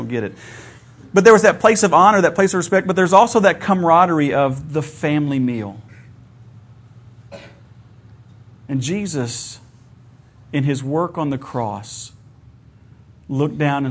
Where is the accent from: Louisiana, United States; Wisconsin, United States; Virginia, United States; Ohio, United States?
Ohio, United States; I'm from Ohio, which is about a decade behind the rest of the country.